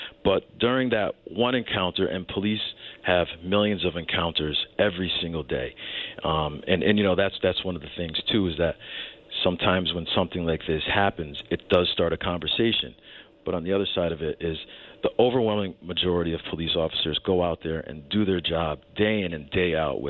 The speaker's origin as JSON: {"language": "English", "town": "North Haven", "region": "Connecticut", "country": "United States", "tie": "born or raised there", "also_born_or_lived": "Dominican Republic", "said": "I was born in the Dominican Republic. I was adopted at 9 months old. My parents are white. I come from a large Italian family. I grew up in North Haven."}